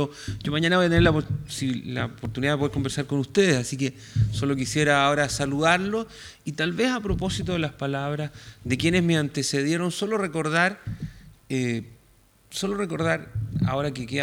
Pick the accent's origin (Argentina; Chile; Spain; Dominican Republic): Chile; siempre hemos mirado muchas veces los chilenos con esta soberbia que nos caracteriza en los últimos años